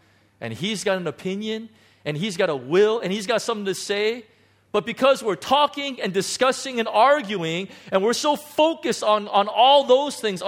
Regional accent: United States; It's really interesting now because, you know, I'm an American.

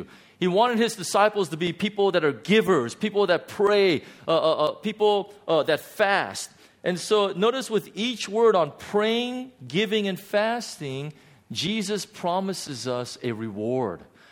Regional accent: Los Angeles, California, United States; I'm going back to L.A. It's my hometown. And I know all the good places to eat, and I'm so tempted.

